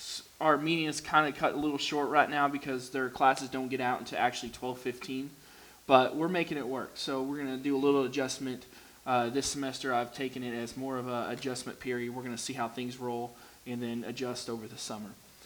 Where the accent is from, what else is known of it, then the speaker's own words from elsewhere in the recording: Texas, United States; also born or lived in New York; now in Arkansas, United States; I've been here in Arkansas for about 2 years now. I'm originally from Texas. I was born in New York. I moved around a bunch. No, I'm not a military brat.